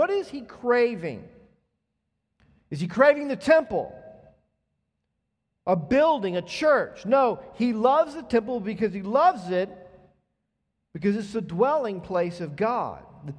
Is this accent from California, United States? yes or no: no; Atlanta, Georgia, United States; I grew up in the South, grew up in Atlanta, Southern Baptist area